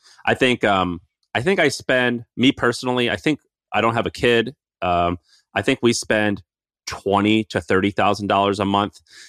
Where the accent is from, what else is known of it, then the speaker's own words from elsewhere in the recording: Missouri, United States; I grew up in Missouri. I grew up in a very normal household.